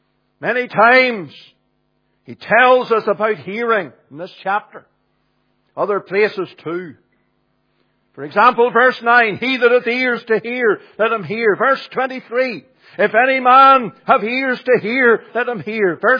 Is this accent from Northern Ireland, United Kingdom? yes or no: yes; Northern Ireland, United Kingdom; where I was brought up in County Fermanagh on the farm as a young boy